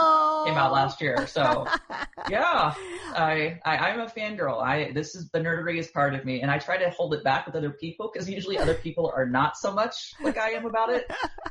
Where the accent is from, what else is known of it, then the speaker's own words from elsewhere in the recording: Utah, United States; and he goes, where are you from? I'm like, oh, Utah.